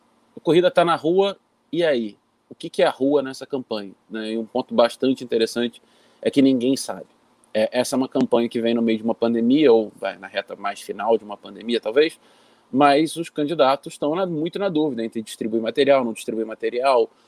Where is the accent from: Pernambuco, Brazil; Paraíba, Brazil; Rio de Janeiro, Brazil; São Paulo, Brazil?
Rio de Janeiro, Brazil; eu tô aqui no Rio de Janeiro, no aprazível bairro do Cosme Velho, onde eu nasci, matando um pouco da saudade, né, da minha infância.